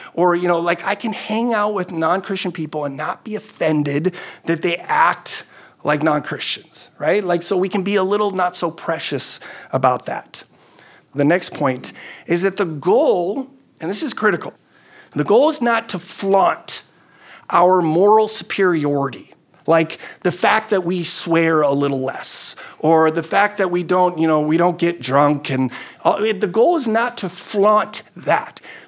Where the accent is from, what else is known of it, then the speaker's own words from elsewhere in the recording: Netherlands; moved away; I grew up in the Netherlands, and I grew up with a friend that my brother and I both had. We grew up in the same neighborhood.